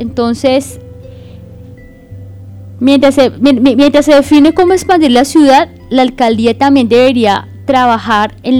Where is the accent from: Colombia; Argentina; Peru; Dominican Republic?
Colombia; Bogotá; hay una pregunta que yo como bogotana me hago, y es ¿cómo se expandirá Bogotá